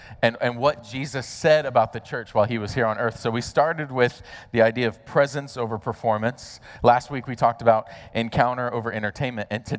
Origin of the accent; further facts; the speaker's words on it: Georgia, United States; I'm going to pronounce them like I grew up in Georgia because that's how I pronounce them